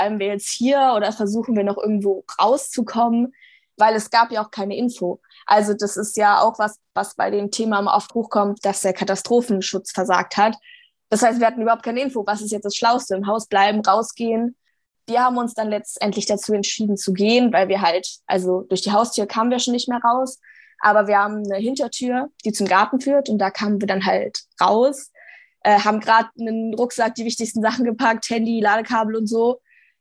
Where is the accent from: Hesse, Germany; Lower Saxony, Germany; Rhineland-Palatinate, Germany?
Rhineland-Palatinate, Germany; Ich bin bei FFF Deutschland aktiv und ich komme halt aus dem Ahrtal.